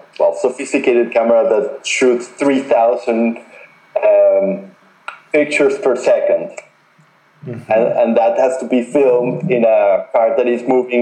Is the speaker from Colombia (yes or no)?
yes; Bogotá, Bogotá D.C., Colombia; English is a second language; because I'm from Bogota, I was born there, I know the city pretty well.